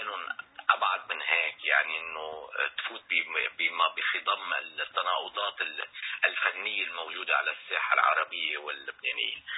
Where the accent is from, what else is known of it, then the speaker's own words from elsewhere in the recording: Lebanon; لأنه إحنا أول شيء إحنا من لبنان من هوا شمالي